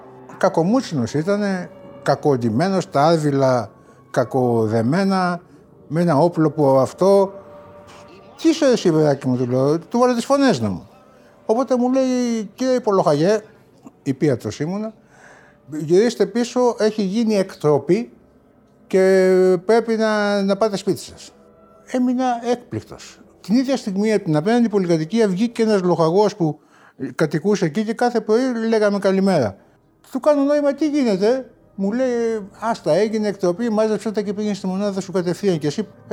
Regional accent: Athens, Attica, Greece; born there; Γεννήθηκα στην Αθήνα το 1940.

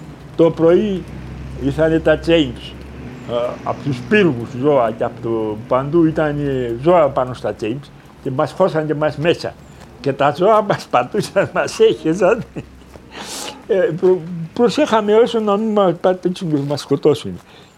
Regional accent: Mesovouno, Western Macedonia, Greece; Γεννήθηκα στο Μεσόβουνο και ζω στο Μεσόβουνο και εδώ θα πεθάνω.

